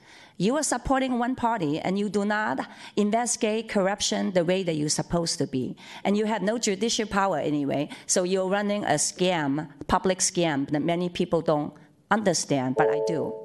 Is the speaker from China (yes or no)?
yes; China; English is a second language; moved away as an adult; I was not born and raised in this city. I was born and raised in China, a farmer. I born as a farmer.